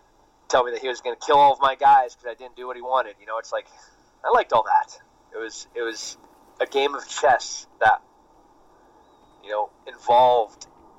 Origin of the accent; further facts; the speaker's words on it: California, United States; Like I said, I grew up in the Central Coast. You know, it's rural, and we talk things out sometimes.